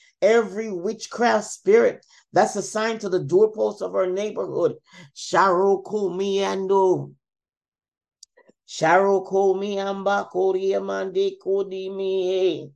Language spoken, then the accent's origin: English; Jamaica; The country where I'm from Jamaica.